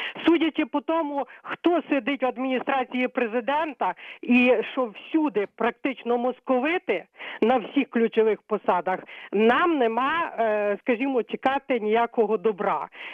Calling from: Lviv, Lviv Oblast, Ukraine; Це Львів на зв'язку.

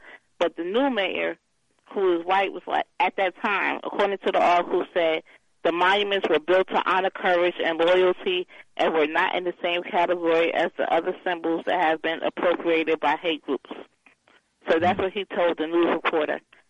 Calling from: Georgia, United States; Hello, good evening. … I'm calling from Georgia.

